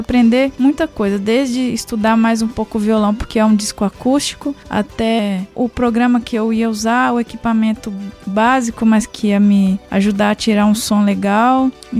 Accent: Caetanópolis, Minas Gerais, Brazil; Eu vim de Minas Gerais, né, de Caetanópolis, uma cidade muito pobre, de uma família pobre também.

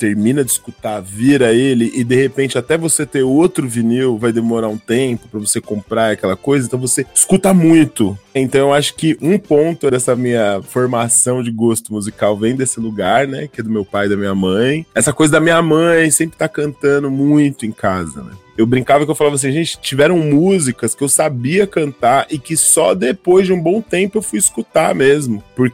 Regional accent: Suzano, São Paulo, Brazil; eu sou de Suzano

